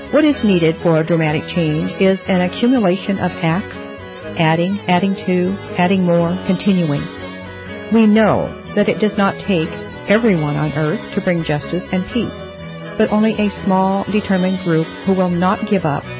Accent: Great Lakes, United States; I grew up on the Great Lakes and recognize a seaworthy vessel when I see one.

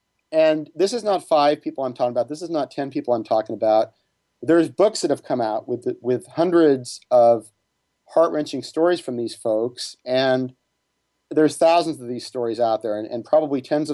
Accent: United States; born there; I'm an American. I was born in the U.S. A lot of males in the U.S. are circumcised.

